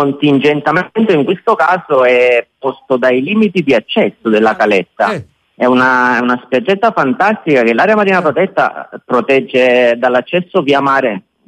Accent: Massa Lubrense, Campania, Italy; Sì, sono di Massalubrense, nato e cresciuto.

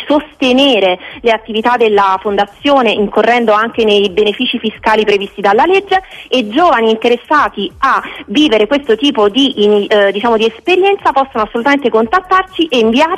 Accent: Naples, Campania, Italy; da napoletana, sono partita dalla mia città, quindi da Napoli

